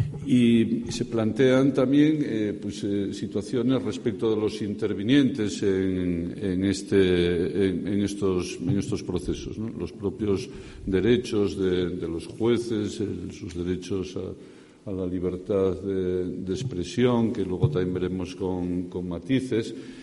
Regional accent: Galicia, Spain; dado que bueno, pues soy gallego y, por lo tanto, pues todas las actividades que se organizan en Galicia para mí tienen un añadido de afecto

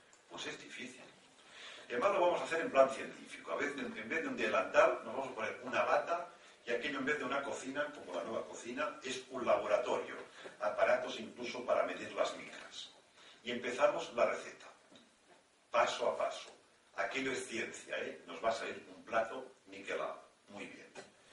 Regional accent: Catalonia, Spain; Ya saben cómo somos los catalanes, ¿eh?

